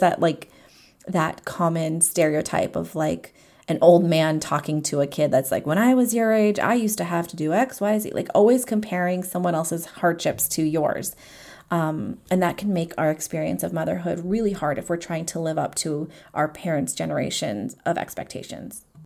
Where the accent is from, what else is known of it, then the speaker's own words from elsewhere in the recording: United States; I grew up in the United States. My mom grew up in the Philippines.